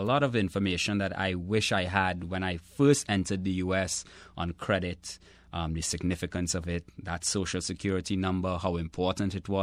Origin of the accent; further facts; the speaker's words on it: Trinidad & Tobago; growing up in Trinidad and Tobago, it was a great experience. You know, I came from a very conservative, traditional family.